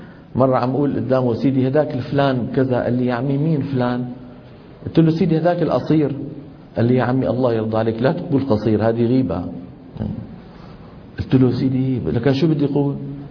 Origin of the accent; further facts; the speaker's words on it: Damascus, Damascus Governorate, Syria; لما ينزل إلى دمشق اللي هي مدينتي أنا